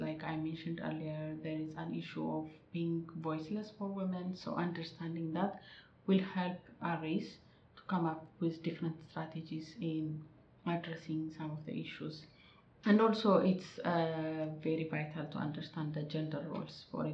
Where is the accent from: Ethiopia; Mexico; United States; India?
Ethiopia; I am originally from Ethiopia